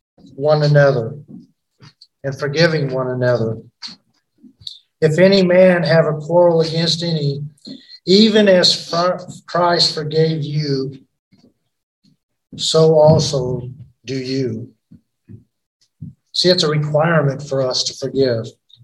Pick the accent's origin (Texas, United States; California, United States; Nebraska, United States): Nebraska, United States; Now, one thing I will say, I'm not from the South. I'm from Nebraska.